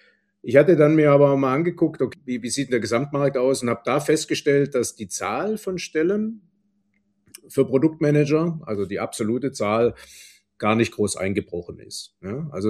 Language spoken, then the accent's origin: German; Esslingen am Neckar, Baden-Württemberg, Germany; ich komme ja aus Esslingen am Neckar, ne, im Neckartal, ganz viel Autobau, viele Zulieferer, kleine wie große